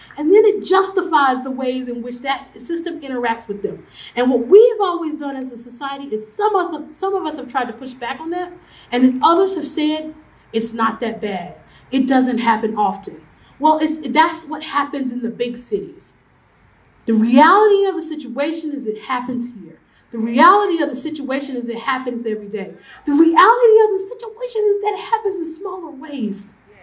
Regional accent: North Carolina, United States; I'm from North Carolina, so people come to visit.

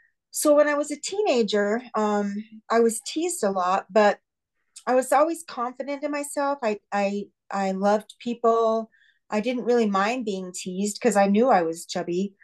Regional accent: California, United States; born there; So I was born in California as a chubby child.

